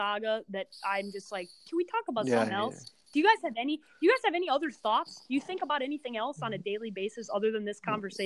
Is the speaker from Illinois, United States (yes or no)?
yes; Chicago, Illinois, United States; And everybody knows I'm from Chicago. I love MJ.